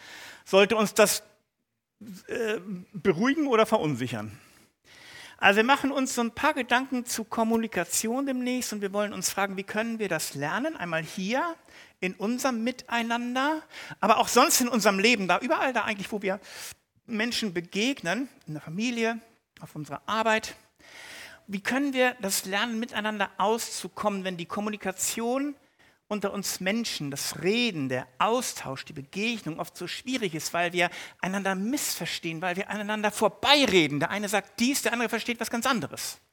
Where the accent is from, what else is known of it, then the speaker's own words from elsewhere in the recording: Bad Segeberg, Schleswig-Holstein, Germany; born there; also born or lived in Hamburg; Und ich bin ja gebürtig Bad Segeberg, also von da ganz oben, Hamburg dann noch gewesen.